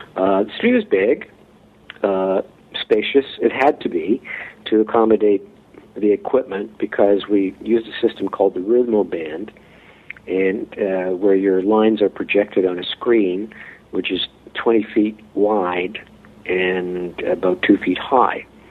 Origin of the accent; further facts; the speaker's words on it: Canada; accent: Canadian; Well, we're Canadian actors